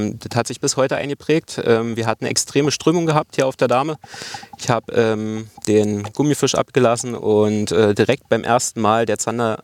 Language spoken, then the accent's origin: German; Königs Wusterhausen, Brandenburg, Germany; born there; now in Niederlehme, Germany; Genau, ich wurde in Königs Wusterhausen geboren und wohne derzeit in Niederlehme. Das ist so 2 Kilometer entfernt von Königs Wusterhausen. Und das ist hier meine Heimatgewässer.